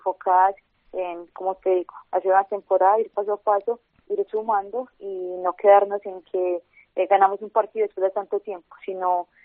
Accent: Colombia; sin duda esto no representa a Colombia.

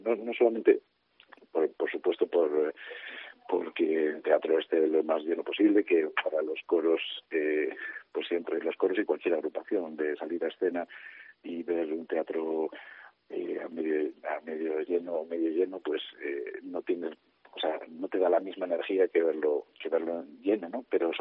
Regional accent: Bembibre, Castile and León, Spain; yo soy de Bembibre y algunas de las personas, de los miembros fundadores, eran de Bembibre

